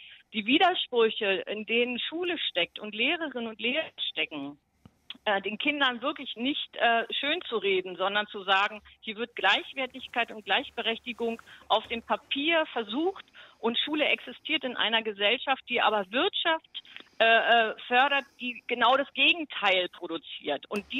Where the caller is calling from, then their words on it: Berlin, Germany; und ich komme aus Berlin.